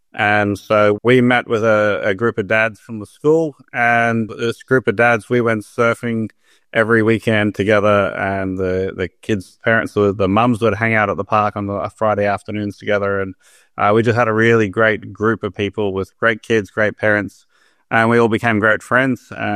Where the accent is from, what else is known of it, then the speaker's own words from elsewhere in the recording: Cook Islands; because I grew up in the Cook Islands and played sport and played competitive rugby and professional rugby